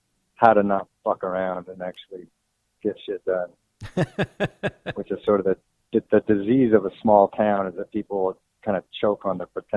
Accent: Boise, Idaho, United States; also born or lived in Los Angeles / Seattle; Boise, Idaho.

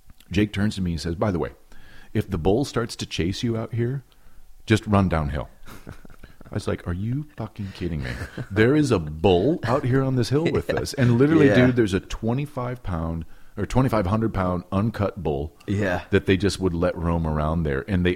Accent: Wenatchee, Washington, United States; I grew up in Wenatchee, Washington, which, right. as you know, is a horticulture town, primarily.

